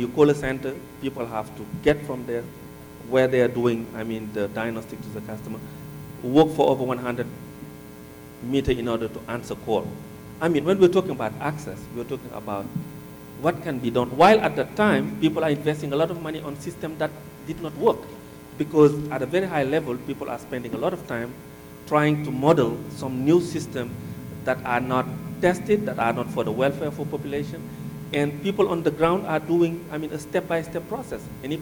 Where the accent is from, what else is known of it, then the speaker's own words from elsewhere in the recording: Senegal; English is a second language; I'm from Senegal. My first foreign language is French. English is the second or third.